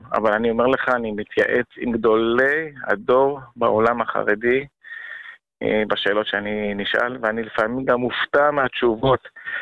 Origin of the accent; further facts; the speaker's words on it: Jerusalem, Jerusalem District, Israel; אני ירושלמי, גדלתי בשכונת הבוכרים בירושלים